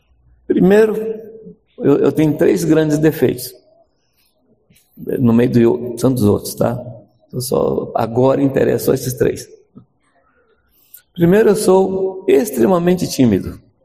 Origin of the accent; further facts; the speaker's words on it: Minas Gerais, Brazil; é que eu sou mineiro